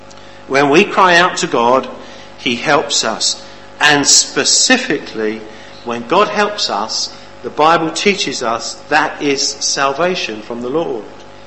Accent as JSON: {"language": "English", "region": "London", "country": "United Kingdom", "said": "Christchurch in Dorset by the sea. It's very lovely. I can walk to the sea within a few minutes of our house. And originally we come from London"}